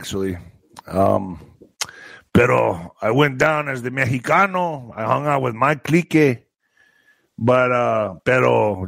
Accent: El Paso, Texas, United States; I'm from El Paso, clique, Holmes. That's my raza.

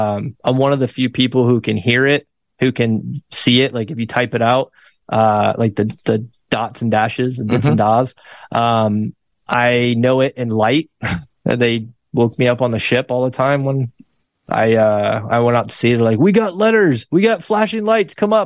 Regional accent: Maine, United States; Colorado was on my list, cause I'm from Maine.

